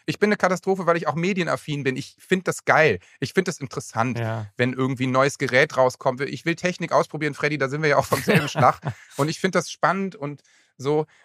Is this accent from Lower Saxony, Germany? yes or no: yes; Lower Saxony, Germany; bei uns in Niedersachsen